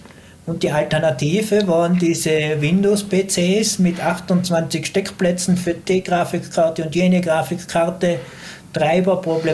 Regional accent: Tyrol, Austria; Aber als Tiroler haben wir natürlich die Chance

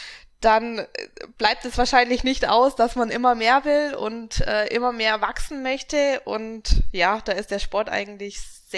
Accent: Augsburg, Bavaria, Germany; Und ich komme aus Augsburg.

